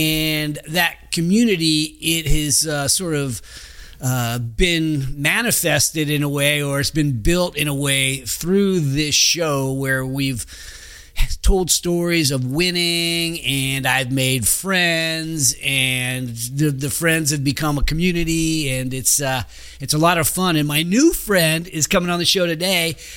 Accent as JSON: {"language": "English", "town": "Roseville", "region": "California", "country": "United States", "said": "We're both from Roseville. Did you go to Oakmont High School?"}